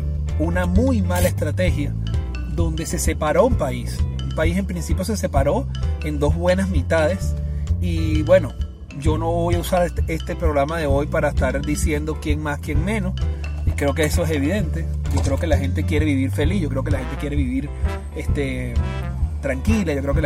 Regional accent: Venezuela; soy venezolano y estoy aquí en Venezuela y estoy viviendo

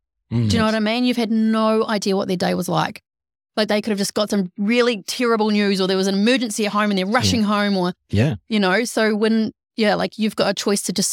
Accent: Ballarat, Victoria, Australia; People think I'm a lunatic when I come down from Ballarat because I'm like, you know, like Ballarat's still got a good country vibe, right?

